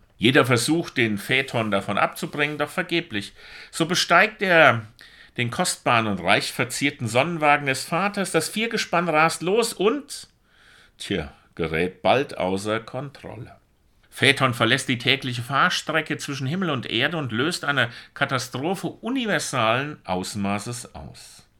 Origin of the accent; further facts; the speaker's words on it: Germany; Und wir als Deutsche sowieso, naja, Land, Dichter und Denker und Weltmeister, Technik und alles, was wir haben.